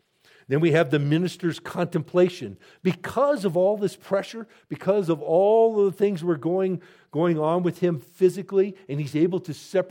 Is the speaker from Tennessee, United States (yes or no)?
no; Chicago, Illinois, United States; I'm from Chicago. You do those things in Chicago. You pay your way, right? And I lived in Chicago for 16 years